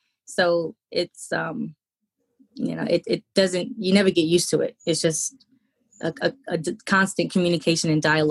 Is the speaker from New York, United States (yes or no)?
yes; Jamaica, Queens, New York, United States; So in Jamaica, Queens, we're both from Jamaica, Queens. So we went to John Adams High School, which is on Rockaway Boulevard.